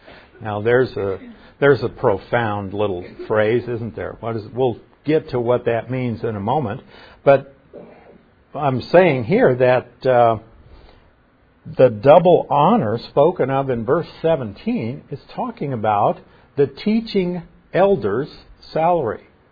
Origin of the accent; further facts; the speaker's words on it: Nebraska, United States; Now, you know I'm from Nebraska, and being from Nebraska, I remember a guy